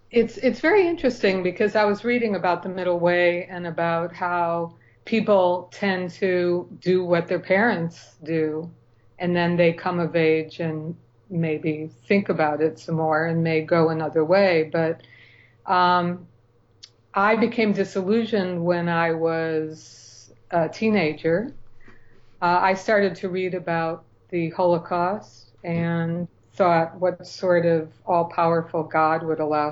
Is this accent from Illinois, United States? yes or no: yes; Chicago, Illinois, United States; I grew up in Chicago, and my mother was Orthodox. I'm from a mixed marriage. My mother was Orthodox Jewish, and my father was Workman Circle Jewish, secular.